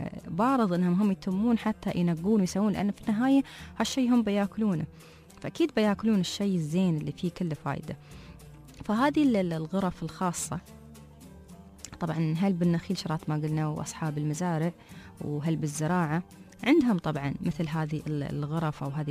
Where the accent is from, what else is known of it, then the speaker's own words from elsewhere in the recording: United Arab Emirates; عندنا في الإمارات